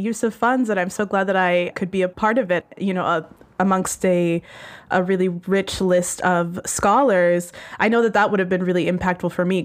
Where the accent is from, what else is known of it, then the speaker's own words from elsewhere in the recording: Arizona, United States; you know, I'm from Arizona, so